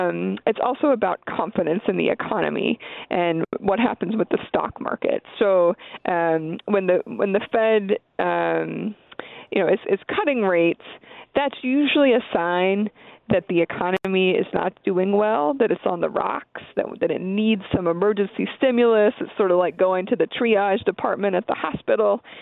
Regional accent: Pennsylvania, United States; I'm from Pennsylvania.

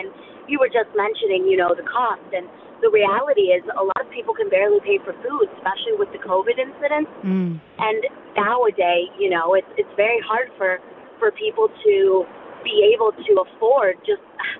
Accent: Wisconsin, United States; born there; I actually am first generation American. My parents were born and raised in Argentina, and I was born here in Wisconsin.

